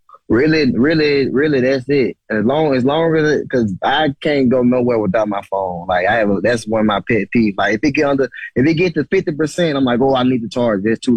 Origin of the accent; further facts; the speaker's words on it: Alabama, United States; But see, I'm from Alabama, so I love the heat.